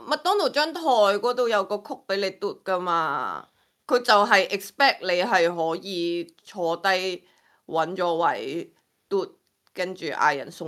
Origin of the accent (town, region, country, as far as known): Hong Kong